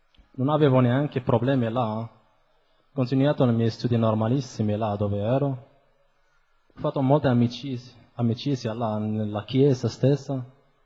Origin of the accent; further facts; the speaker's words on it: Morocco; moved away as an adult; also born or lived in France; vengo dal Marocco. Prima ero musulmano